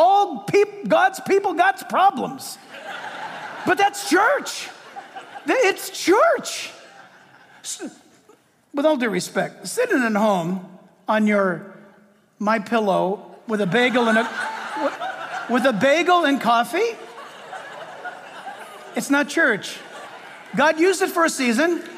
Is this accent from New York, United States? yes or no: no; San Diego, California, United States; born there; I was born in California, born in San Diego, migrated. This is the far north as I've ever lived.